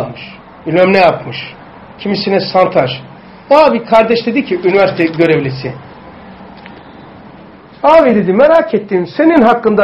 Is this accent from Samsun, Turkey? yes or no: no; Kadıköy, Istanbul, Turkey; İçerin köy, bakın, Üst Bostancı PTT Hastanesi'nin arkası, Üsküdar, adresi de vereyim ezberle çünkü çocukluğum geçti ya. Üsküdar yolu No 57 İçerin köy Kadıköy. Yani benim büyüdüğüm oda